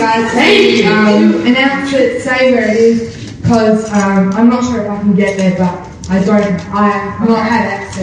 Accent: Australia; I'm from Australia.

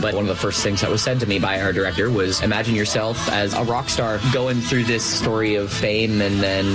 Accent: Fairfax, Virginia, United States; This is essentially a hometown show for me. I grew up in Fairfax. I went to Woodson High School and then did musical theater stuff at Fairfax High School.

